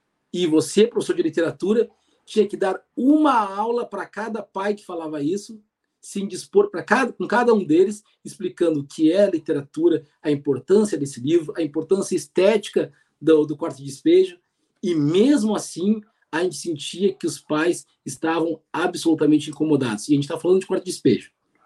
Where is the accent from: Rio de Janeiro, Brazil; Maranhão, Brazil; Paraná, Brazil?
Paraná, Brazil; born there; e aí eu nasci no Paraná, eu posso dizer com muita tranquilidade